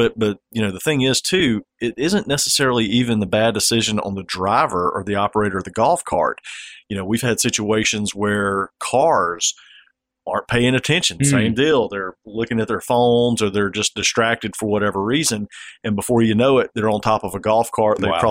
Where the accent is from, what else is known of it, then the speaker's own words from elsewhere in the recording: Satsuma, Alabama, United States; I mean, I grew up in Satsuma, and you can go and sit in my parents' driveway